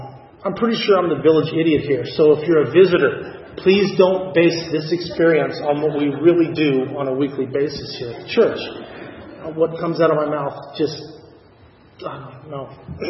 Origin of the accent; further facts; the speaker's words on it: Burbank, California, United States; Before going to church here, I grew up in Burbank, where I went to First Presbyterian Church of Burbank.